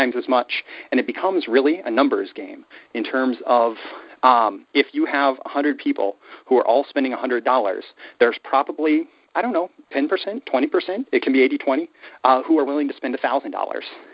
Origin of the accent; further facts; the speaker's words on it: Nebraska, United States; I moved back to Nebraska. I grew up in Nebraska. I moved back to Nebraska in 2011.